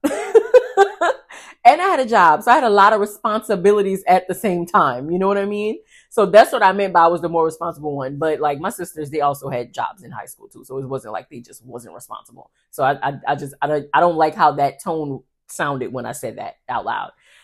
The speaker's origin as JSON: {"language": "English", "town": "New Orleans", "region": "Louisiana", "country": "United States", "said": "But I also just feel like that's because of like I'm from New Orleans, so you always got to keep your head on swivel."}